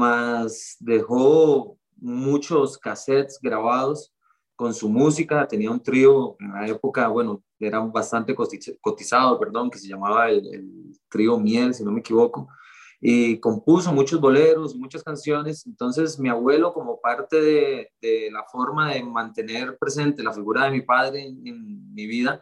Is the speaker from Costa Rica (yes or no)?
yes; San José, Costa Rica; Yo soy de los barrios del sur, de San José.